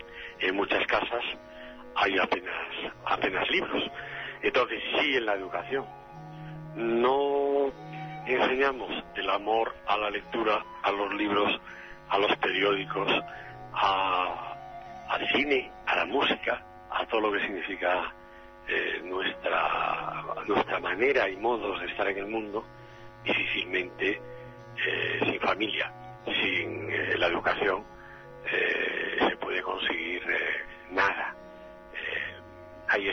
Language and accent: Spanish; Galicia, Spain; está mi tierra, y está América, y está Europa, y bueno, supongo y espero que cuando se traduzca al italiano, al alemán o al francés o al inglés, que esos lectores vean a Galicia